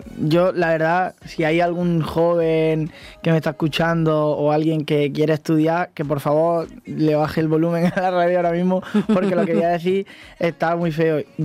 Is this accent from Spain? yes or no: yes; Andalusia, Spain; now in Madrid, Spain; Yo es que soy un enamorado de mi tierra. Para mí Andalucía es lo más bonito que hay en el mundo.